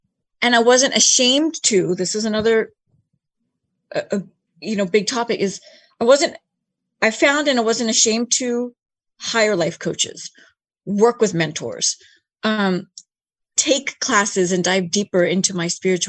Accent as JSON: {"language": "English", "country": "United States", "tie": "born or raised there", "said": "Even being East Indian myself, born and raised in America"}